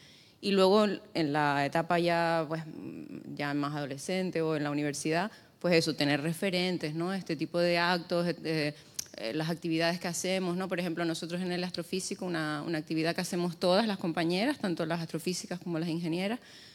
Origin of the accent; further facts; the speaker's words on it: La Palma, Canary Islands, Spain; yo nací en La Palma, fui a un colegio público, fui a un instituto público y luego a la Universidad de La Laguna